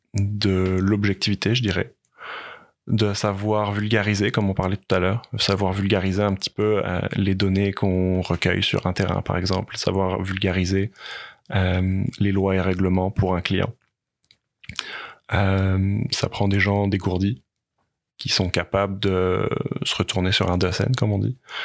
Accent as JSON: {"language": "French", "country": "France", "accent": "French", "moved": "as an adult", "lives_now": "Canada", "said": "J'ai étudié, dans le fond, je suis français, ça s'entend peut-être à mon accent."}